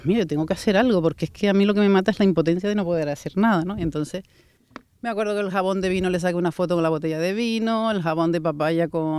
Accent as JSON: {"language": "Spanish", "town": "Fuerteventura", "region": "Canary Islands", "country": "Spain", "said": "yo me siento muy majorera. Y entonces era como un poco el contacto que yo mantenía con mi isla era a través de esa feria"}